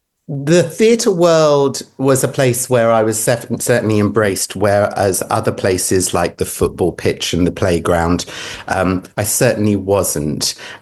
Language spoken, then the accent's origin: English; South East England, United Kingdom; So I grew up in Kent in the 80s, and I was very sort of flamboyant.